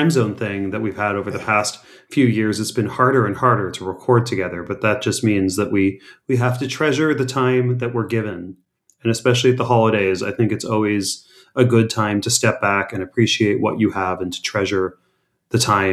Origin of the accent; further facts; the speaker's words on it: Canada; at least I'm Canadian.